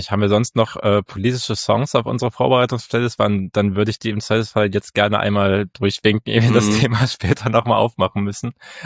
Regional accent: Saxony-Anhalt, Germany; ich komme ja aus Sachsen-Anhalt, also kannst du denken, wie das bei mir zu Hause oder da, wo ich herkomme, aussieht.

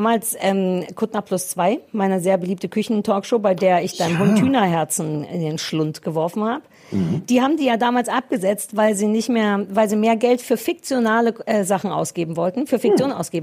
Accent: East Germany, Germany; Ja, ich komme aus dem Osten

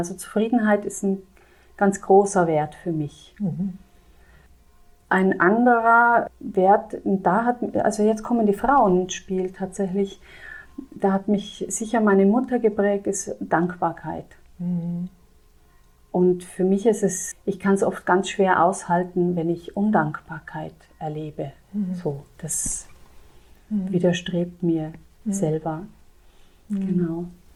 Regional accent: Trentino-Alto Adige, Italy; Also ich bin schon sehr naturverbunden durch meine Herkunft. Ich komme aus Südtirol

